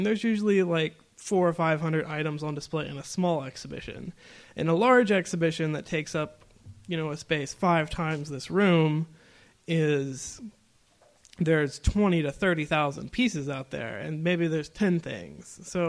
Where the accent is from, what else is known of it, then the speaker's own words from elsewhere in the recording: Indiana, United States; I'm not actually from Illinois. I live in Indiana. I'm not that far away, though.